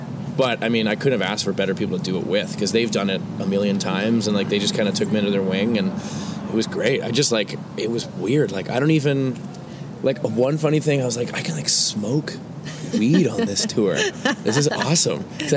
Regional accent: Richmond Hill, Ontario, Canada; And Paul, and Scott and John and I grew up in Richmond Hill.

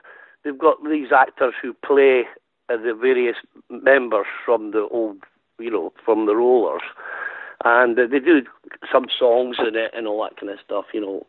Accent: Edinburgh, Scotland, United Kingdom; Yeah, I was born and bred in Edinburgh. My parents were from the north of Ireland. They came over to start a bit of a new life here in Edinburgh.

